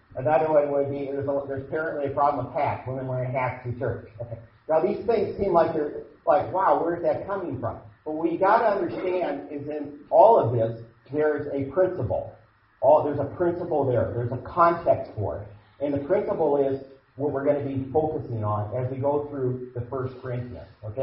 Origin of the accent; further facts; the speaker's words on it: Urbandale, Iowa, United States; also born or lived in Boston; I went to Boston, Massachusetts. I'm from Urbandale, Iowa.